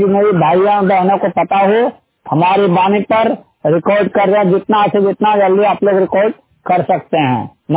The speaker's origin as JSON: {"language": "Hindi", "town": "Bhagalpur", "region": "Bihar", "country": "India", "said": "Bhagalpur district Bihar का रहने वाला हूँ"}